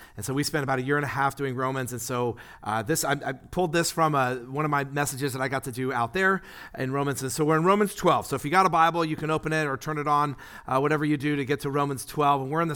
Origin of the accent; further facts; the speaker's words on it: California, United States; I grew up in the Bay Area.